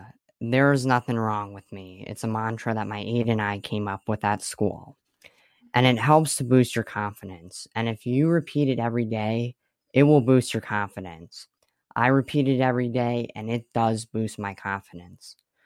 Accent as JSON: {"language": "English", "town": "Swiftwater", "region": "Pennsylvania", "country": "United States", "said": "I'm 14 years old. I'm from Swiftwater, Pennsylvania."}